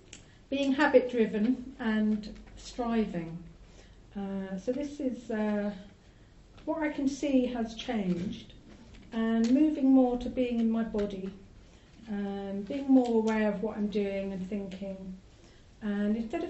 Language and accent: English; London, United Kingdom; moved away as an adult; now in Bristol, United Kingdom; about 12 years ago I moved from London to Bristol, and I'd always lived in the London area